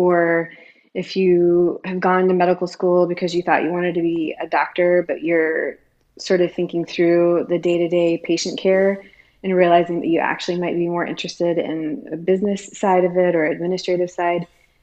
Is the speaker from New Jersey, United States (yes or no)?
no; North Carolina, United States; now in Seattle, United States; if you'd ever told me growing up in North Carolina that I would end up in Seattle, I would have told you were crazy.